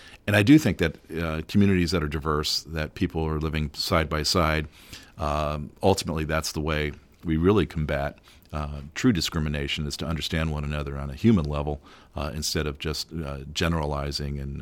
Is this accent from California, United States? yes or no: yes; Petaluma, California, United States; I will say my hometown of Petaluma, I think, is one of those.